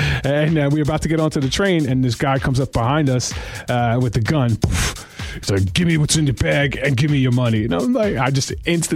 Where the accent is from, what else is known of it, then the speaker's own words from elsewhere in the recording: Bronx, New York, United States; Yeah, well, I grew up in the Bronx.